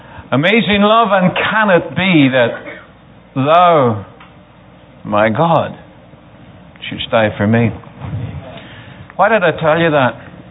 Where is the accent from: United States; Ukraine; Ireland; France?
Ireland; And I'm from Ireland. What do you expect?